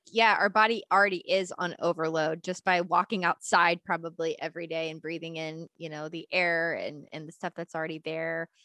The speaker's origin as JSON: {"language": "English", "region": "Louisiana", "country": "United States", "tie": "born or raised there", "moved": "yes", "lives_now": "California, United States", "said": "Like I grew up in Louisiana and food is a big deal and a lot of processed food is a big deal. So I live in California now"}